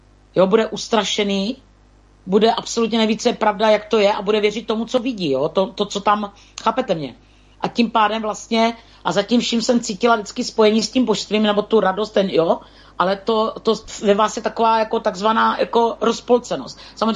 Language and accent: Czech; Přibice, South Moravian Region, Czechia; Ale já si znovu vybavím svoje dětství tady v Přibicích u řeky